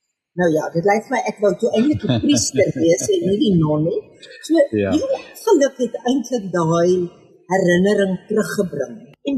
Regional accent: Welkom, Free State, South Africa; now in Groot Brakrivier, South Africa; Ek is 'n Vrystater. Ek hou van die plat wêreld. Dit is my verskriklik mooi. Alhoewel ek nie nou daar bly nie. Ek bly op Groot Brak rivier in die Suid-Kaap, Tuinroete. Ja. So in die Vrystaat gebore, Welkom, en van daar af universiteit toe gegaan

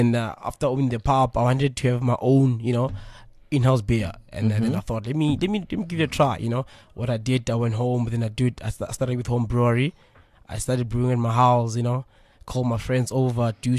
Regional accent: Tembisa, Gauteng, South Africa; I'm from Tembisa.

